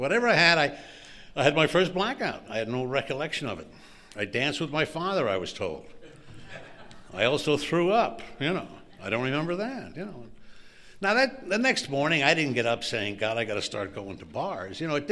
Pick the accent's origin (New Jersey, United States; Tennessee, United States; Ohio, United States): New Jersey, United States; born there; also born or lived in Brooklyn; I'm from an Irish family in New York, you know. Born in Jersey, though. I want to make that distinction. I was born in New Jersey. Lived in Brooklyn for a while, but off and on.